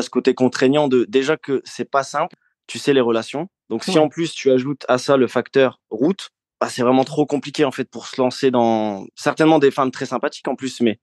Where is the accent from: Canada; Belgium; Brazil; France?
France; Hauts-de-France; Moi, je suis de Hauts-de-France. Donc, j'habite un petit village qui s'appelle Glajon.